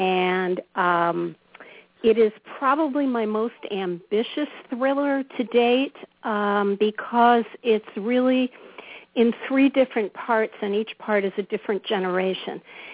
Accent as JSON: {"language": "English", "region": "East Coast", "country": "United States", "said": "I'm originally from the East Coast, my parents used to fly down to Havana and gamble."}